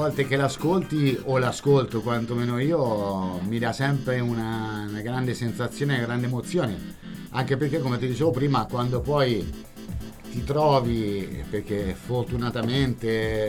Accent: Perugia, Umbria, Italy; lui è di Roma, io sono di Perugia

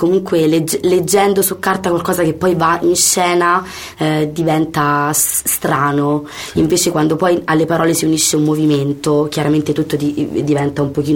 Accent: Rome, Lazio, Italy; però sono chiaramente romana, come si sente dal mio accento meraviglioso

